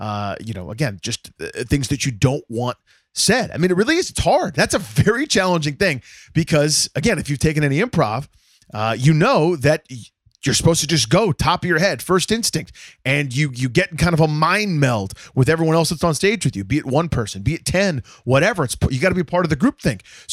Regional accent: Washington, District of Columbia, United States; he's a fun guy from my hometown here in Washington, D.C.

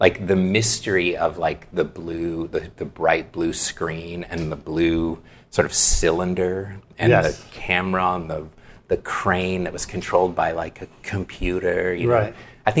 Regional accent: Santa Ana, California, United States; In beautiful Orange County, California. Mm-hmm. And I grew up in Santa Ana.

